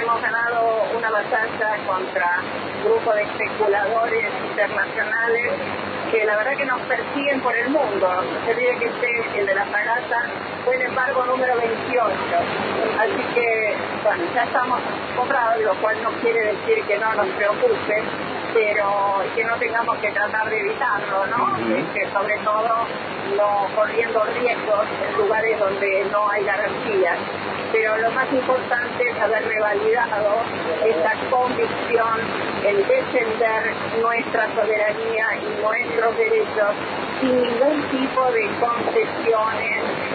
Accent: Argentina; nuestra convicción como argentinos

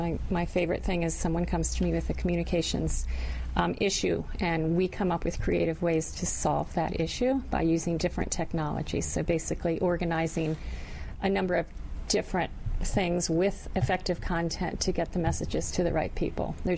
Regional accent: Lincoln, Virginia, United States; From a tiny town called Lincoln, Virginia.

